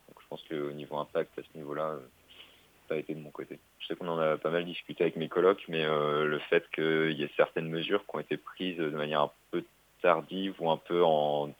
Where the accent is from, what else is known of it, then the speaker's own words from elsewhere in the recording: Brest, Brittany, France; j'ai 21 ans et je suis français, je viens de la région brestoise.